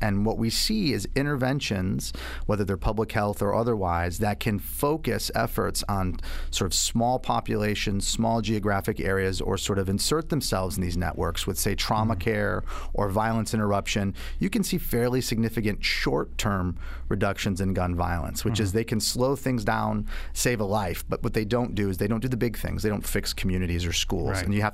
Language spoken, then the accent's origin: English; Chicago, Illinois, United States; I was born and raised and educated in Chicago in the 80s and 90s, and you couldn't escape the dialogue around gun violence and gun homicide in particular.